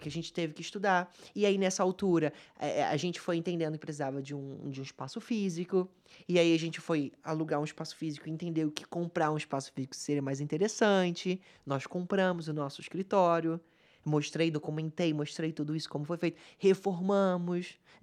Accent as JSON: {"language": "Portuguese", "town": "Duque de Caxias", "region": "Rio de Janeiro", "country": "Brazil", "lives_now": "Portugal", "said": "Eu venho da cidade de Duque de Caxias, no Rio de Janeiro. Baixada Fluminense, estudava em Nilópolis, todos os dias 2 horas para ir, 2 horas para voltar no ônibus"}